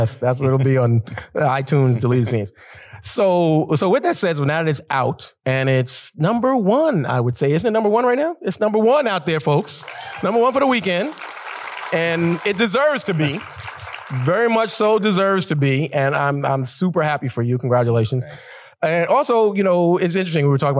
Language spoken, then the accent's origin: English; Brooklyn, New York, United States; I'm from Brooklyn, so we're going to do it.